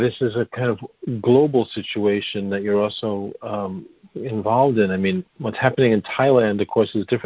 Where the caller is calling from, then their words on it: United States; I'm talking from the United States